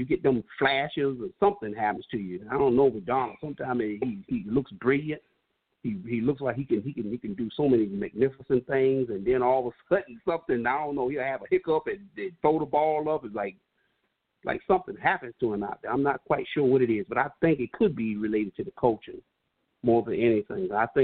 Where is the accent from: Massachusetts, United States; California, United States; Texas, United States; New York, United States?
New York, United States; I look at my other team because I'm from New York. I became a Jets fan and Yankee fan in 1980. I was 12 years old. I'm 52 years old now.